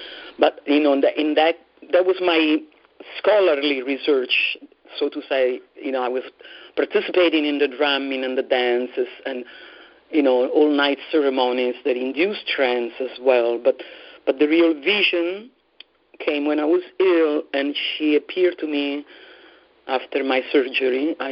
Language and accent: English; Rome, Lazio, Italy; I grew up in Rome, as you read, but I did not have a direct experience